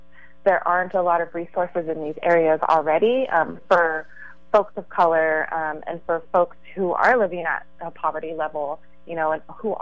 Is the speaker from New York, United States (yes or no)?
no; California, United States; I grew up in the Central Valley, and there isn't a lot of reproductive health care services out there.